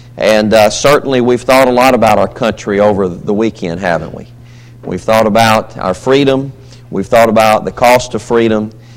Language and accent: English; Berry, Alabama, United States; now in Savannah, United States; Anyway, I'm from Berry, Alabama, just a little bump in the road. Population 1,000 if you count all the coon dogs in Berry. So I come from a small place. And today I'm blessed to live in Savannah, Tennessee